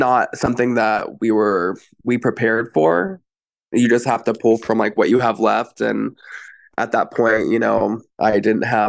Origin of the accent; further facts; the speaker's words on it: Kansas City, United States; any of the community that, you know, I grew up in Kansas City around.